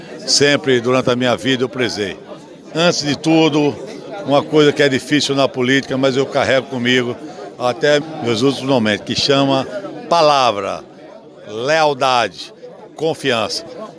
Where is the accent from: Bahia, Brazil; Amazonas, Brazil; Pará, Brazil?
Bahia, Brazil; Campo Formoso; Eu que saí de Campo Formoso, de uma família classe média, uma família humilde